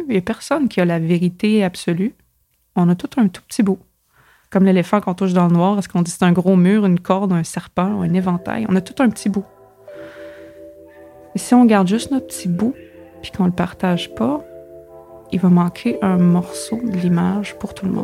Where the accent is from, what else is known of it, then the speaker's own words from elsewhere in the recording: Winnipeg, Manitoba, Canada; born there; now in Montreal, Canada; I'm of South Asian background. So I was born in Winnipeg, but my parents had immigrated about 2 years before I was born.